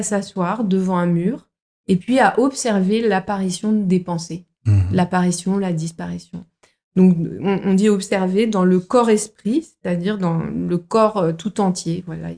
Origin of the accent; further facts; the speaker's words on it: Paris, Île-de-France, France; étant citadine de nature, moi je viens de Paris à la base.